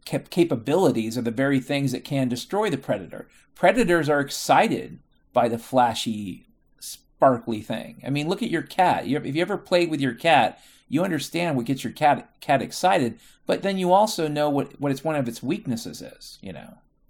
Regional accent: Mount Vernon, Washington, United States; I grew up in Mount Vernon, Washington, okay? Not Chicago, not New York City.

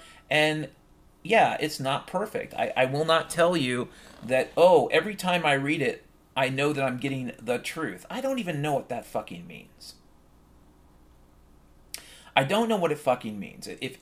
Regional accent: Washington, United States; And I grew up in Washington State, as I've mentioned before, back in the 1970s and 80s.

